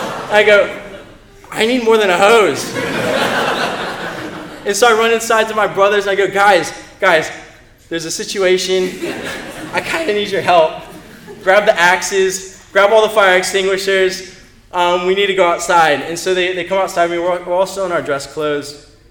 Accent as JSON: {"language": "English", "town": "Smithfield", "region": "Virginia", "country": "United States", "tie": "born or raised there", "lives_now": "Australia", "said": "in this little town called Smithfield in Virginia in the United States. If you haven't figured out, I'm not from Australia yet. And on this property I grew up in, this log cabin in the woods"}